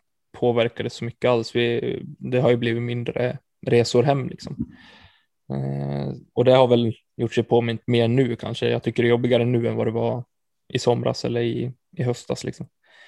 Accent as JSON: {"language": "Swedish", "town": "Falun", "region": "Dalarna County", "country": "Sweden", "said": "Jag är från Falun i grund och botten i Dalarna. Så jag har ju mycket vänner och framförallt familj där."}